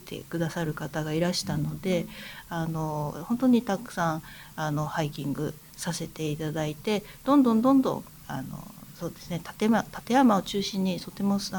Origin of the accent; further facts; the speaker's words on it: Tokyo, Japan; now in Toyama, Japan; はい、私東京生まれ東京育ちで、